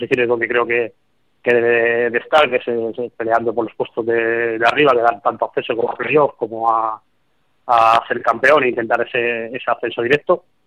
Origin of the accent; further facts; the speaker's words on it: Madrid, Community of Madrid, Spain; sabéis que soy de Madrid y siempre también el estar cerca de casa es un activo más.